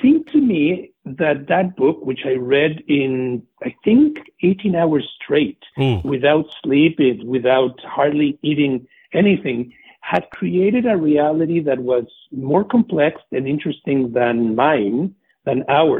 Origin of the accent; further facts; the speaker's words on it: Mexico City, Mexico; English is a second language; I am a native of the Mexico City. I grew up in the 60s and 70s, part of a small immigrant enclave, Eastern European Jews from Belarus, Ukraine, Poland, Russia